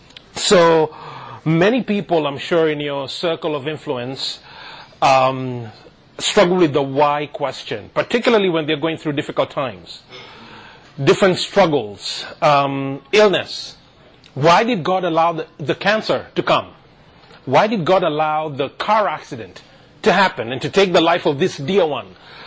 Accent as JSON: {"language": "English", "country": "Kenya", "tie": "born or raised there", "moved": "as an adult", "lives_now": "Canada", "said": "I come originally from Kenya. So I was born and brought up in Kenya, came to Canada in 2000, went to college here and all that stuff."}